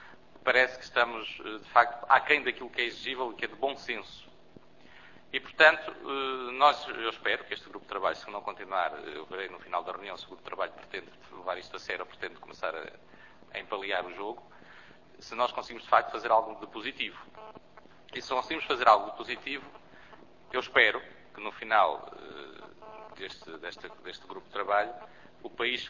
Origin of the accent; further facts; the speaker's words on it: Centro, Portugal; Eu sou da Beira e, portanto, conheço parte deles.